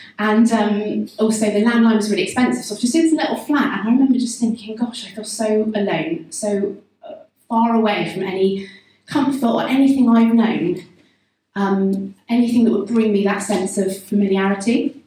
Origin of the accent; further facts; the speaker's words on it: Bristol, South West England, United Kingdom; So I grew up in South Bristol, in Whitchurch, and just walked around the block